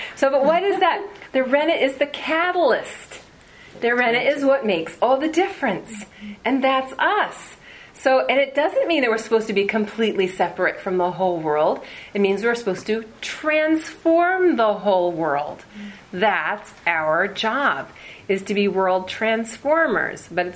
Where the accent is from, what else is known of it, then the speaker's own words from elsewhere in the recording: Madison, Wisconsin, United States; I'm a Wisconsin girl. Mm-hmm. I was born in Madison, Wisconsin, right? It's a cheese state.